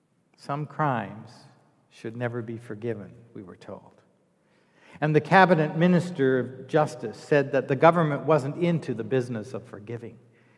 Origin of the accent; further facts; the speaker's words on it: Canada; I was horrified as a Canadian at how little grace or mercy they spoke with.